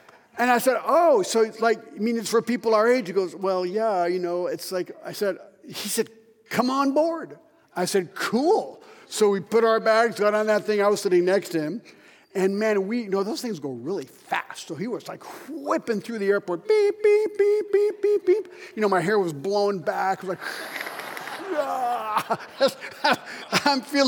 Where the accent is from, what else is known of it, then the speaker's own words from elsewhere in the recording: Geneva, Switzerland; because I was raised in Geneva, so I've been there 55 years.